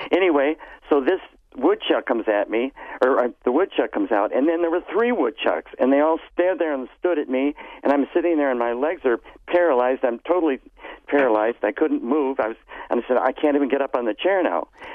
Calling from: Burlington, Wisconsin, United States; I'm calling from Burlington. We're having our Chicago or our Chocolate Fest today.

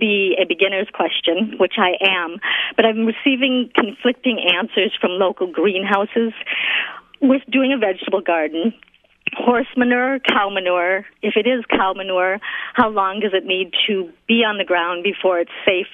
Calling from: Wanderoos, Wisconsin, United States; Wanderoos is about 11 miles southeast of Osceola in the St. Croix River.

